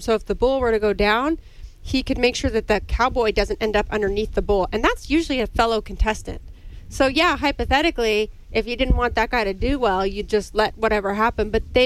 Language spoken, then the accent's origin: English; California, United States; just realize it's because I'm from California.